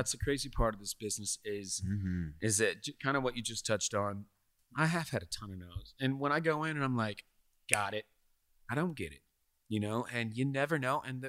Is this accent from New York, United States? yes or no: no; Dallas, Texas, United States; And keep in mind, I was born in Dallas, right? Like, I'm like, you know, that's where I'm from.